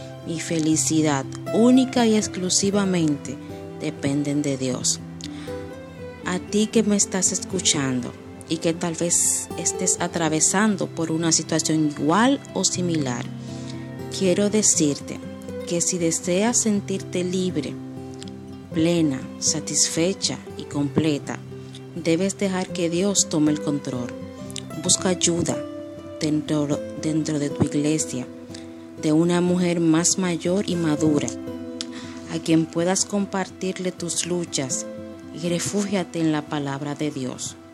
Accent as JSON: {"language": "Spanish", "country": "Dominican Republic", "said": "de la República Dominicana. Estoy soltera y tengo casi 34 años."}